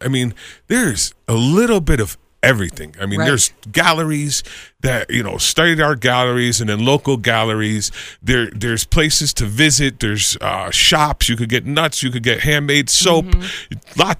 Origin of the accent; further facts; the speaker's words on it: East Coast, United States; because I'm from East Coast.